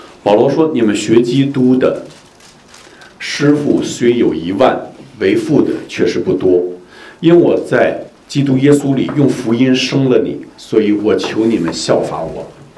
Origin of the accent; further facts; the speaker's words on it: Beijing, China; moved away as an adult; now in Vancouver, Canada; 我出生在北京，我父母就是在北京认识结婚的